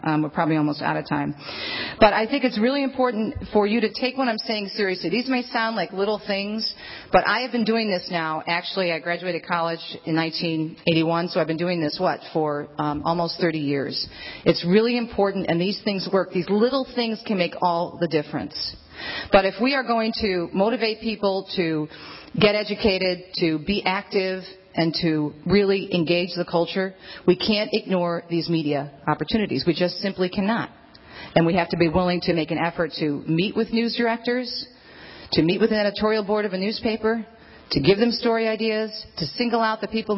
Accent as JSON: {"language": "English", "town": "Detroit", "region": "Michigan", "country": "United States", "tie": "born or raised there", "also_born_or_lived": "New Jersey", "said": "Now, I was born in New Jersey. I was raised in Detroit. My mother still talks like she's from Jersey."}